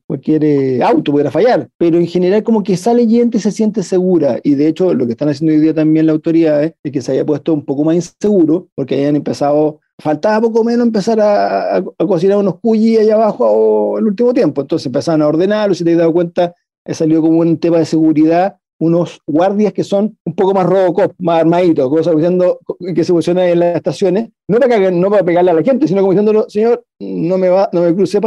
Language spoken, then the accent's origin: Spanish; Chile; muchas veces aquí en Chile